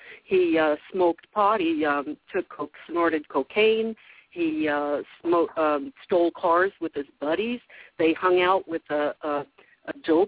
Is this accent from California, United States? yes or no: no; Hawaii, United States; my growing up in Hawaii, I have a lot of insight about Hawaii politics and about, just local culture